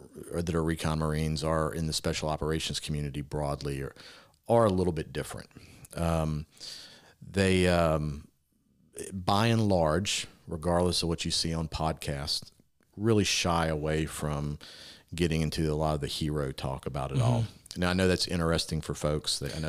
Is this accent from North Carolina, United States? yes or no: no; Louisiana, United States; also born or lived in Washington, D.C.; You know, I grew up in Louisiana, and then I spent the rest of my career in Washington, D.C.